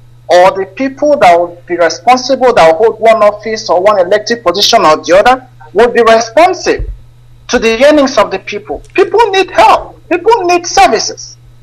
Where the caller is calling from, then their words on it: Northern Cyprus, Cyprus; I'm calling from North Cyprus.